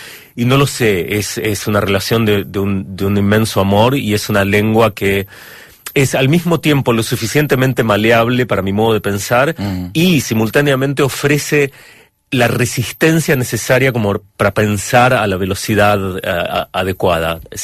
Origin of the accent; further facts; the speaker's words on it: Stockholm, Stockholm County, Sweden; me crié en Estocolmo, de padres argentinos